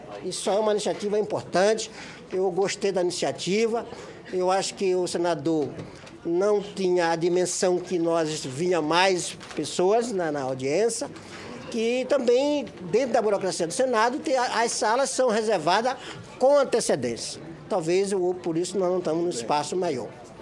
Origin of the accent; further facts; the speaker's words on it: Maranhão, Brazil; sou do estado do Maranhão, sou do Quilombo Frechal